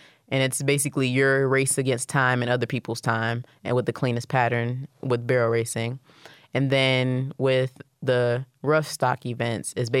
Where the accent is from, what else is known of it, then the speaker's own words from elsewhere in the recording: Detroit, Michigan, United States; And growing up in Detroit, we didn't have many options as to what to do.